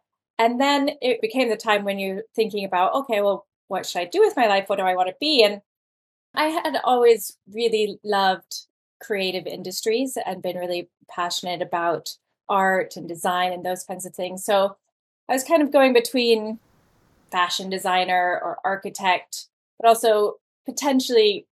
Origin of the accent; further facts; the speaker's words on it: Iowa, United States; Well, as you mentioned, I'm from Middle America, so growing up in Iowa, but I'd say I was always an entrepreneur at heart ever since a young child.